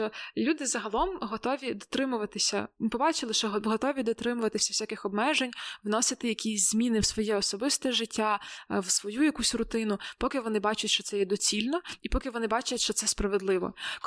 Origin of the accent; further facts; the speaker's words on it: Khmelnytskyi Oblast, Ukraine; в Хмельницькому, в обласному центрі, звідки я родом. Ладно, не з Хмельницького родом, але окей, з області.